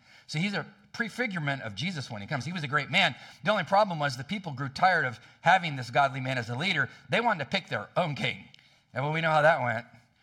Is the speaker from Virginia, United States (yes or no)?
no; California, United States; I'm from California.